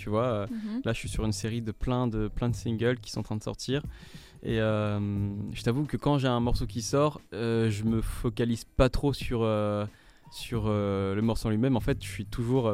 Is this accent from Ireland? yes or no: no; French Guiana; now in Paris, France; Bah maintenant je vis à Paris, mais ouais. Au départ je viens de... Enfin j'ai grandi en Guyane.